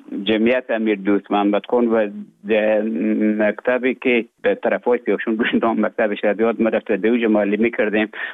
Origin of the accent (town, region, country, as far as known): Afghanistan; moved away as an adult; also born or lived in Russia; now in Finland